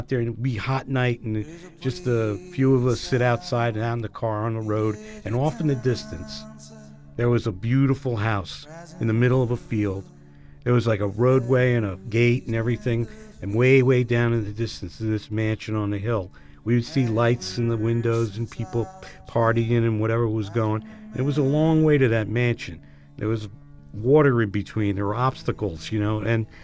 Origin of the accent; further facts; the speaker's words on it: Asbury Park, New Jersey, United States; I mean, I'm of course a New Jersey guy.